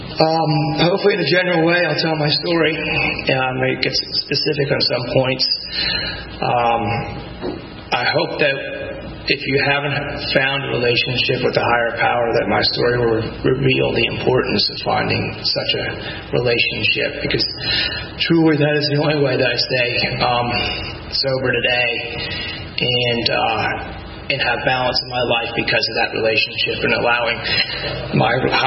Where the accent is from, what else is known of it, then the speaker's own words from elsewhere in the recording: Atlanta, Georgia, United States; also born or lived in Philadelphia; I was born in Philadelphia when my parents moved us down to Atlanta when I was six.